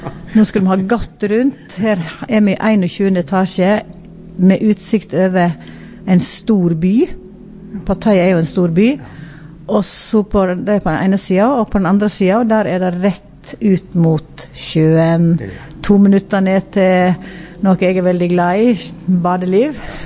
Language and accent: Norwegian; Veitastrand, Vestland, Norway; Litt større enn Veitastrandir, ja. Der jeg kommer ifra